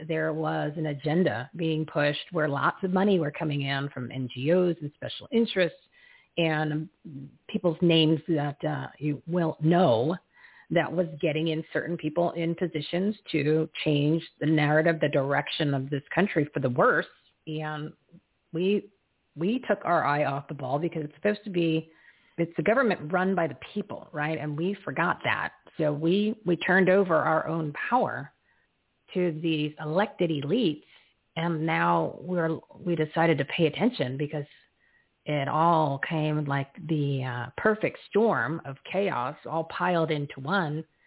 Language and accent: English; Arizona, United States; I mean, we as American citizens, we as Arizonans, I could tell you right now